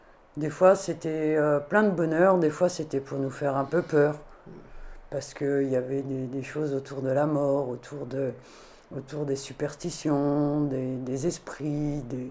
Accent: Grand Est, France; Non, je suis née là-bas en Lorraine. Et franchement, je suis fière d'être née dans l'est de la France, parce que ça m'a apporté une richesse énorme. D'être née à la campagne

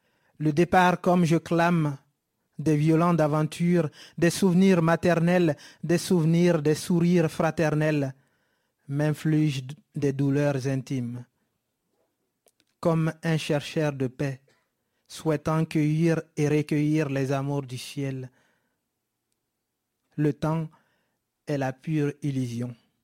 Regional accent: Conakry, Guinea; born there; Je suis né à Conakry en 2001.

